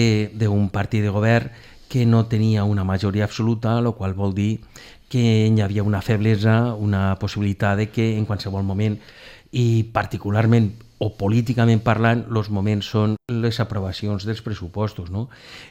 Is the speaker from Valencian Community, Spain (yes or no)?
yes; Benicarló, Valencian Community, Spain; jo soc de Benicarló i prou faig en seguir lo de Benicarló